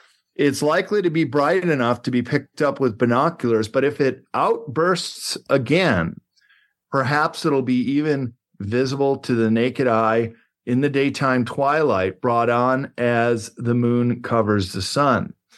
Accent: Chicago, Illinois, United States; I remember as a kid, Mel, when I grew up in the Chicago area

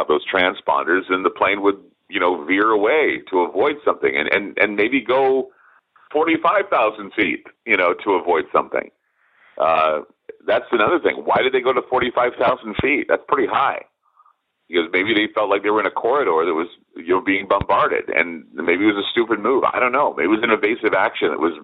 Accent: United States; because I'm an American and I'm human and I'm part of it too.

